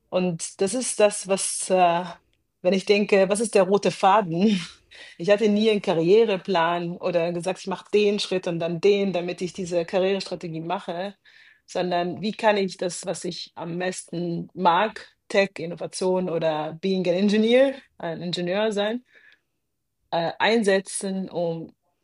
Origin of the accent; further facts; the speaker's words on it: Cairo, Cairo Governorate, Egypt; Also ich bin, wie gesagt, jetzt in Kairo aufgewachsen